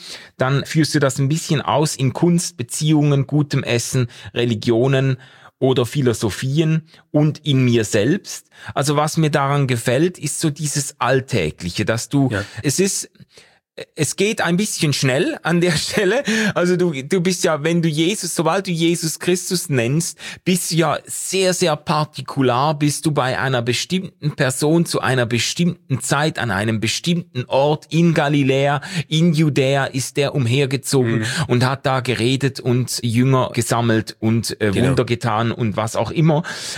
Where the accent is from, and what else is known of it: Basel, Basel-Stadt, Switzerland